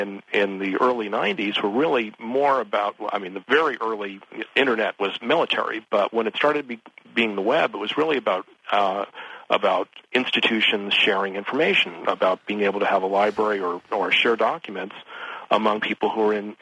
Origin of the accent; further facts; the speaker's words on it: Los Angeles, California, United States; now in Bay Area, United States; Well, actually, I grew up in Los Angeles.